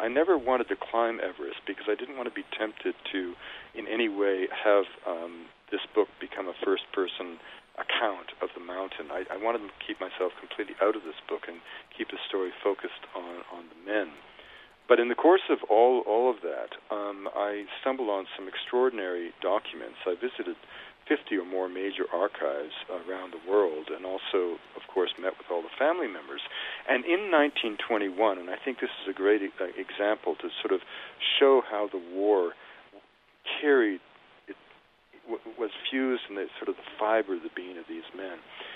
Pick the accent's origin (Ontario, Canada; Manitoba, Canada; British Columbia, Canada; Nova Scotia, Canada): British Columbia, Canada; Vancouver; born there; five doors from the house I was born in Vancouver.